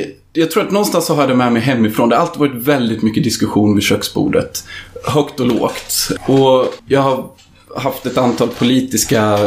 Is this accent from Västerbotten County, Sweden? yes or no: no; Vingåker, Södermanland, Sweden; Jag växte upp i Vingåker som är en liten tätort på den sörmländska vischan.